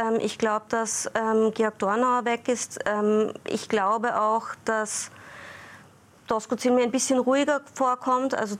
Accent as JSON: {"language": "German", "region": "Salzburg", "country": "Austria", "tie": "born there", "said": "Ich meine, ich bin eine gebürtige Salzburgerin."}